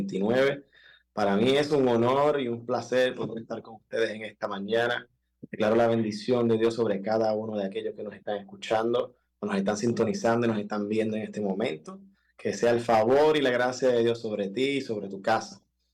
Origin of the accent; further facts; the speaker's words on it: Puerto Rico; nosotros como puertorriqueños tendemos a ser así.